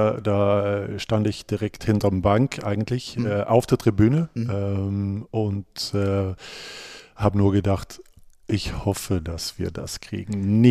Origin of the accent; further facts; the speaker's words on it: Sweden; now in Germany; aber ich als Schwede, ich habe es ja auch, auch anders erlebt